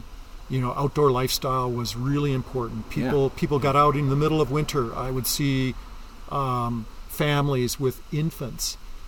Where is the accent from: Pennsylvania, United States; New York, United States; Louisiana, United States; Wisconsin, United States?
Wisconsin, United States; Green Bay; I was a pretty sheltered kid growing up in Green Bay, Wisconsin